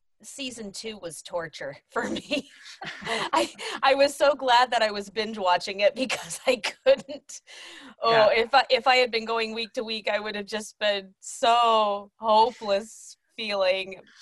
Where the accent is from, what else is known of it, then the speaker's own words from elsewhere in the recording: Texas, United States; I'm from Texas. I am a mom of four, two boys and two girls.